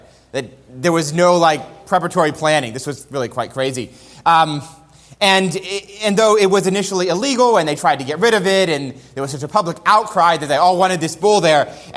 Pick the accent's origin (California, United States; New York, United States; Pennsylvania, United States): New York, United States; New York City; As many of you know, I grew up in New York City and later returned to work for a few years at the church that my father still pastors there.